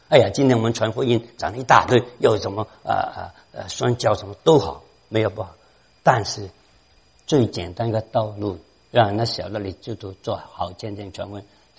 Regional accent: Hong Kong; 我们从香港来的，现在香港的环境非常问题。

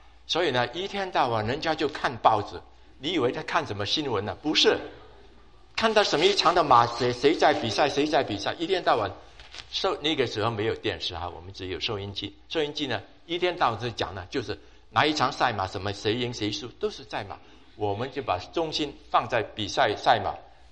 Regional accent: Hong Kong; 你知道啊，我在香港长大

